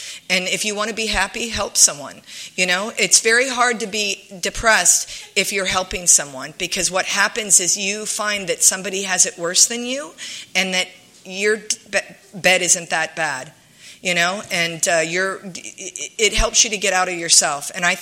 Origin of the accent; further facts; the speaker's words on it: San Diego, California, United States; born there; So I was born in San Diego.